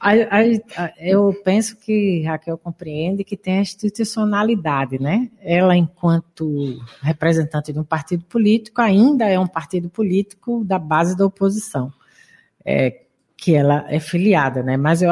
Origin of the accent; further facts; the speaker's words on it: Recife, Pernambuco, Brazil; born there; also born or lived in Olinda; Eu sou olindense, quer dizer, eu nasci no Recife